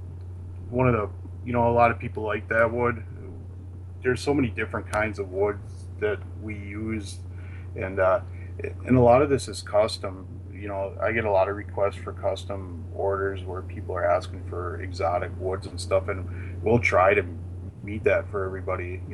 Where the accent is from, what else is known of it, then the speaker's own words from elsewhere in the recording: Manitowoc, Wisconsin, United States; So I work with a soap maker here out of my hometown here in Manitowoc, Wisconsin